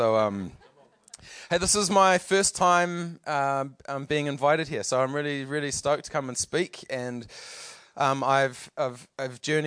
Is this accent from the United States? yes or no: no; Palmerston North, Manawatū-Whanganui, New Zealand; I grew up in Palmerston North. I am, my belonging in this land comes via Te Tiriti o Waitangi. I am Pākehā. Most of my ancestors are from Scotland.